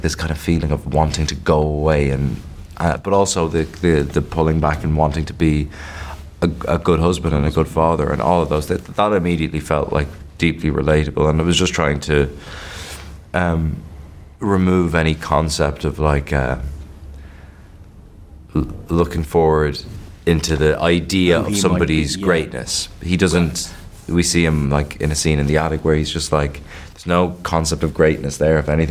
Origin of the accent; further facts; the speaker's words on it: Ireland; I don't think it has anything to do with the fact that we're Irish, but I think it has everything to do with the fact that we're Irish at the same time.